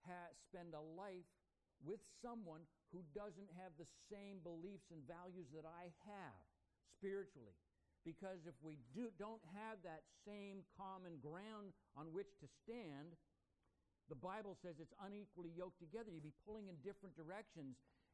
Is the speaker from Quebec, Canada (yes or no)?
yes; Montreal, Quebec, Canada; I was raised in Montreal. And so I was raised in a Brethren background as a result of it.